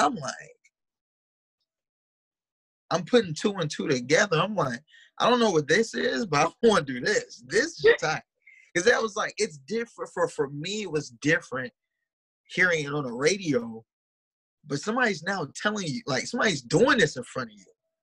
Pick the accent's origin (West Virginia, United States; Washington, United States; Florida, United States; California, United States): Florida, United States; Miami; My family's Bahamian, so I heard a lot of reggae, a lot of Caribbean music. I'm from Miami, so naturally I heard a lot of Hispanic music.